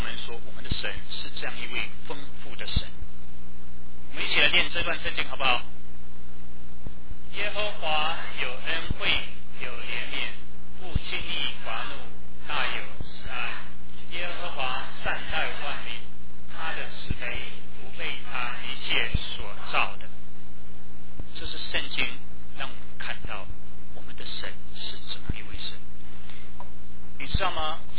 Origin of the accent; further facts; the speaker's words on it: China; 我们中国人喜欢讲什么？我们中国人喜欢讲公平，对不对？